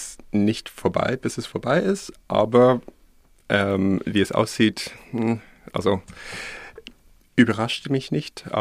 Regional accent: United States; German is a second language; now in Germany; ich bin seit 2010 hier und je mehr Zeit ich hier lebe, desto weniger amerikanisch fühle ich mich. Also ich fühle mich wirklich nicht amerikanisch.

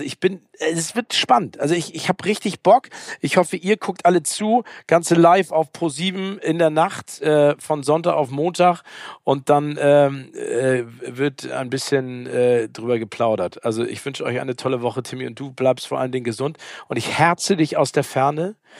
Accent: Hamburg, Germany; als Hamburger geht einem so eine Serie wie Luden ja vielleicht noch ein bisschen näher, weil man das ja auch jetzt seit ein paar Jahrzehnten lebt.

